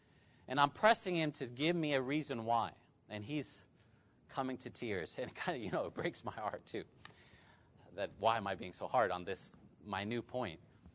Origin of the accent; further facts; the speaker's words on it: Alabama, United States; I grew up in Alabama, in that state. College football is crazy.